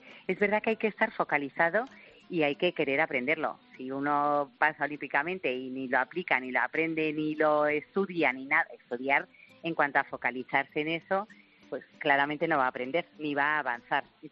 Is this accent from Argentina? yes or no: no; Spain; no tiene ni idea de lo que somos los españoles